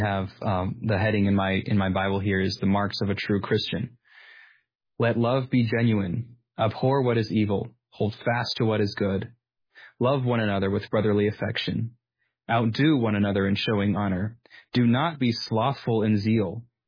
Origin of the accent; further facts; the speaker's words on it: Austria; English is a second language; moved away as an adult; now in United States; I grew up in Austria. When I was 19, I came to BJU as a student.